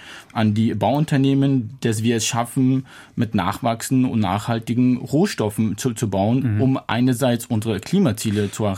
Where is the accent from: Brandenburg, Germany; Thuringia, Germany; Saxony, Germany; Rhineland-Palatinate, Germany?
Saxony, Germany; Dresden; Ich komme ja aus Dresden.